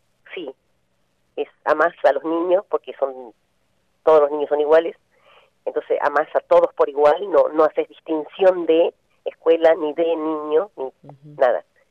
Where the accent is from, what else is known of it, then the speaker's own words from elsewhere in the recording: Santa María, Catamarca, Argentina; moved away as an adult; now in Santa Cruz, Argentina; Mira, yo en realidad vengo de Catamarca.